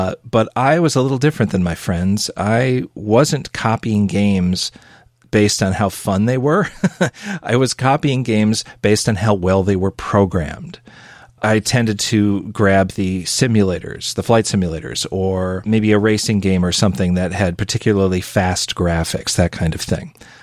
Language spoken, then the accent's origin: English; Chicago, Illinois, United States; I grew up in the Chicagoland area, and Gottlieb was there.